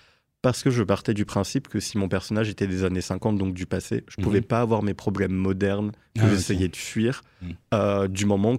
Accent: Grand Est, France; moved away as an adult; now in Nancy, France; je suis arrivé sur Nancy parce que donc de base, je suis de Champagne-Ardenne et je suis arrivé ici pour les études.

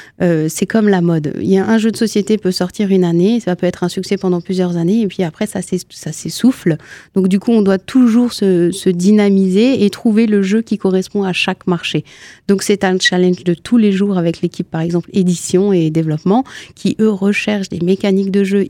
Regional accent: France; Eh ben moi, je dirais mariage, parce qu'il est clair qu'en tant que Français

